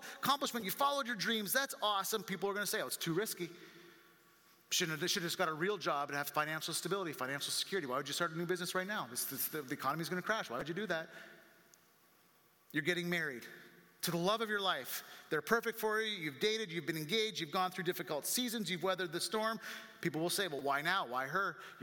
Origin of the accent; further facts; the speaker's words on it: Ontario, Canada; So we grew up in Ontario, Canada, and we had a cottage on a lake